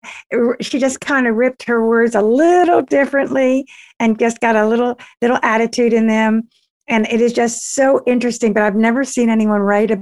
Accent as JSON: {"language": "English", "town": "Trenton", "region": "New Jersey", "country": "United States", "said": "If you don't like it, sue me. I'm from Trenton."}